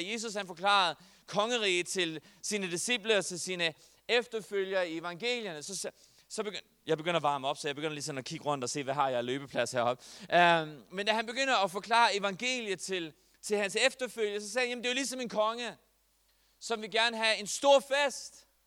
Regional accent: Herning, Central Denmark Region, Denmark; jeg er fra Herning. Hvilket jeg godt sidder at komme fra.

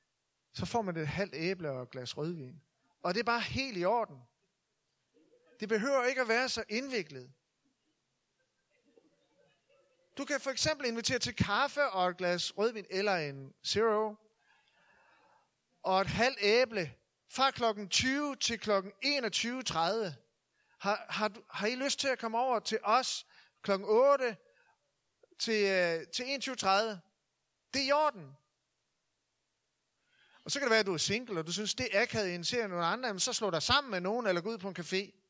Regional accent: North Denmark Region, Denmark; jeg kommer jo fra Nordjylland og vokser op i et præstehjem

